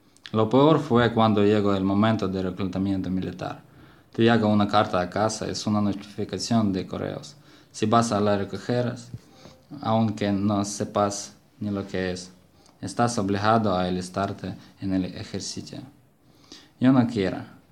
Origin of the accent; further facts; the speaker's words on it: Kherson, Kherson Oblast, Ukraine; Spanish is a second language; Tengo 25 años y soy de Jersón, Ucrania.